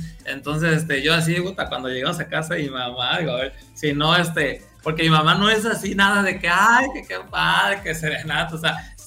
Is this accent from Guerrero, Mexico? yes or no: yes; Acapulco, Guerrero, Mexico; Yo, donde yo crecí en Acapulco, sí, era como una tradición